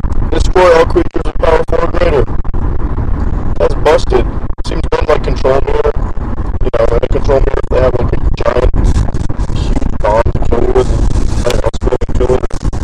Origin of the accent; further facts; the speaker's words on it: Russia; I don't know how to say that word. I'm from Russia.